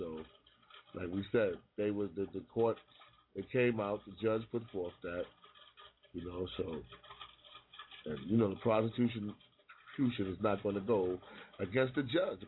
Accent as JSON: {"language": "English", "town": "New York City", "region": "New York", "country": "United States", "tie": "born or raised there", "said": "I grew up in Spanish Harlem, and I have yet living in Spanish Harlem, I have yet met one homeboy named Zimmerman"}